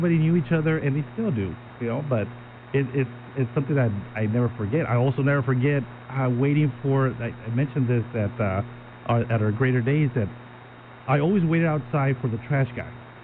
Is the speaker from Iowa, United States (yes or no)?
no; Philadelphia, Pennsylvania, United States; I remember when we had the Gallagher Pool on Somerton Avenue. I lived across the street, across the city